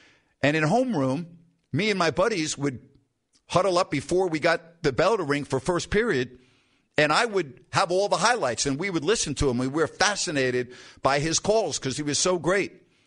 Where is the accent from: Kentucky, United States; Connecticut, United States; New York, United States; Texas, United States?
New York, United States; He doesn't take his eyes off the practice field and said … where are you from? I said, New York. Well, Al's from New York.